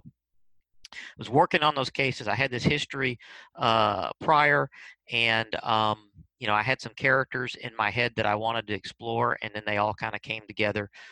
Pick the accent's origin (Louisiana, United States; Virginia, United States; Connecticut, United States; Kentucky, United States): Kentucky, United States; I'm originally from Kentucky.